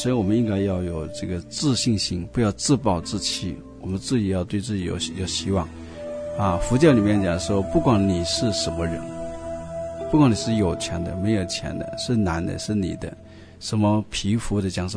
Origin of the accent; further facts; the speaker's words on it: Chaozhou, Guangdong, China; 所以我们潮州人有一句话。